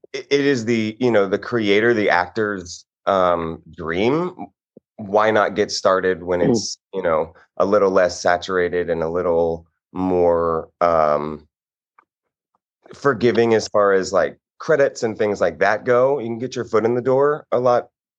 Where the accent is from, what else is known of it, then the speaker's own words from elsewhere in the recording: Houston, Texas, United States; So I pursued it at in Houston. I'm from Houston, starting around 14.